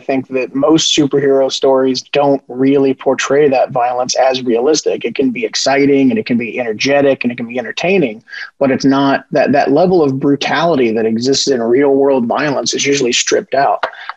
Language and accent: English; Kentucky, United States; it was created by two white guys, I was from Kentucky, Corey is from, New Mexico